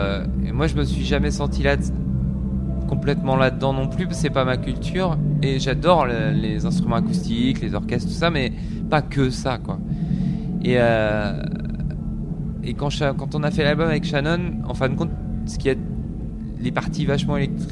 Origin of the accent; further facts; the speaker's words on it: Brittany, France; Je suis breton donc aussi